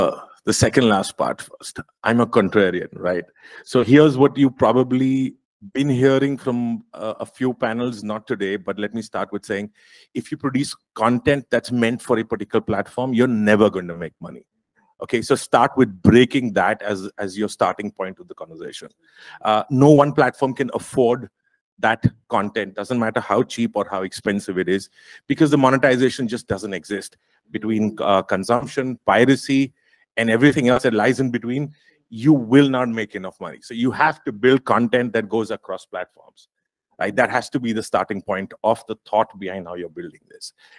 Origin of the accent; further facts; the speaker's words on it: India; I come from India, where we've grown from being a cable operation business to a DTH or a DTO, as we call it